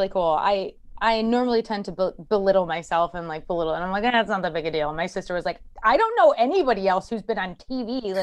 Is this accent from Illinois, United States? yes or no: yes; Chicago, Illinois, United States; I grew up in Chicago.